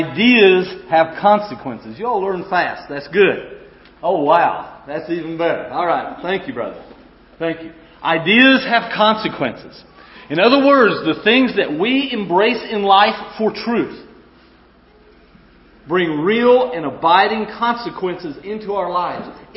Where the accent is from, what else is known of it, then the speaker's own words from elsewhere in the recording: Arkansas, United States; now in Creel, Mexico; you would probably never know it by listening to me, but I am from Arkansas. That's where our home, family, and home congregation is. We are currently living in Mexico, in the mountains, in Creel, Chihuahua, Mexico.